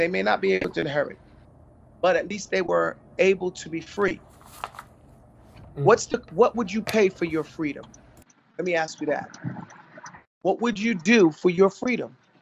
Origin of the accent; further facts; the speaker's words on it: New York, United States; We know of cases, you know, you and I grew up in New York.